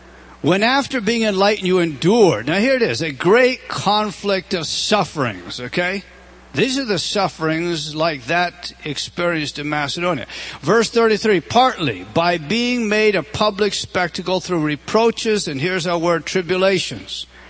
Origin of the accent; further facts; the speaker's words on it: British Columbia, Canada; I come from British Columbia originally, see?